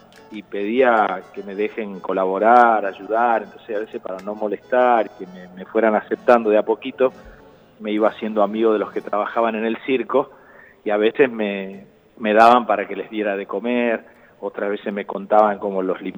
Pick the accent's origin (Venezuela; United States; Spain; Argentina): Argentina; Paraná, Entre Ríos; born there; Yo nací en Paraná a 2 cuadras de donde acampaban los circos.